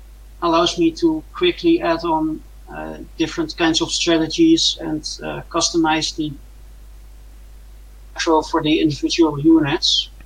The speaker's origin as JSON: {"language": "English", "country": "Netherlands", "said": "I'm from the Netherlands."}